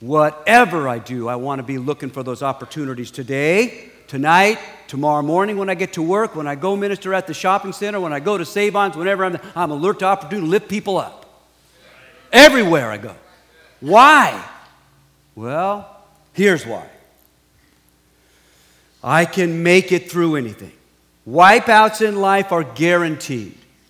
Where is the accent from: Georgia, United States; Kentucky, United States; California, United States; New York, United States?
California, United States; San Diego; born there; I was born in San Diego, as I mentioned. I was born in the late 40s.